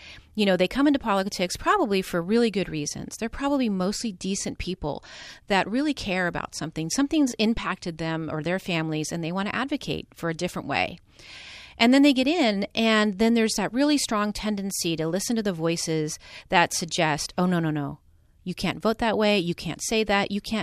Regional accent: Pasadena, California, United States; Well, I am from Pasadena, so it is the city

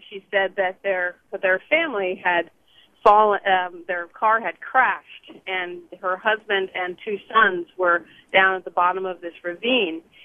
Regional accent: Colorado, United States; now in San Francisco, United States; Hi, I'm a San Francisco resident. I grew up in Colorado, and I'm the youngest of seven kids.

